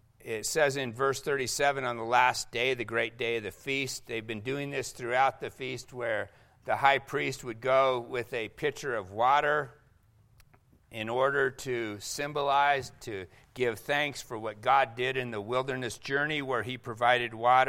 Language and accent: English; Canada; I won't say anything negative about being a Canadian.